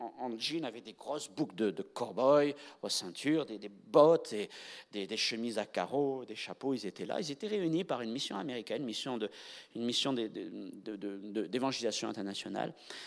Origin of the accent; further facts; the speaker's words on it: France; Notre réflexe premier en tant que Français, c'est de dire ce qui ne va pas.